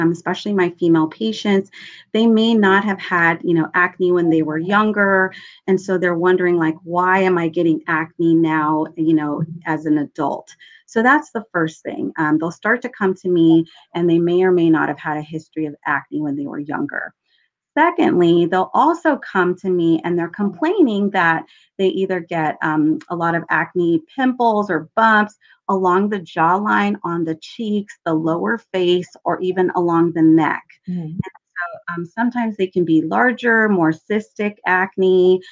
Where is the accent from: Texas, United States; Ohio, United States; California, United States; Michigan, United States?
California, United States; I'm originally from California and I'm practicing in Southern California.